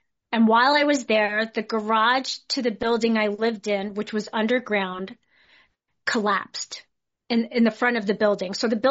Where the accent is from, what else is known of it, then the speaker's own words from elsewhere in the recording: New Jersey, United States; also born or lived in New York, United States / San Jose, United States; when I'm from New Jersey. I mean, I was born in New York. I lived in San Jose for 10 years as a kid and moved back to New York just before I turned 11.